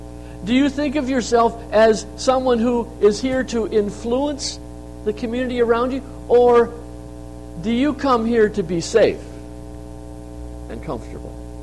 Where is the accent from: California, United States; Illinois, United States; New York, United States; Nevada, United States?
New York, United States; moved away as an adult; now in Pigeon, United States; But yes, I grew up in Western New York and helped pastor a church there for quite a few years, was in construction there. And then in 1990, we moved to Pigeon, Michigan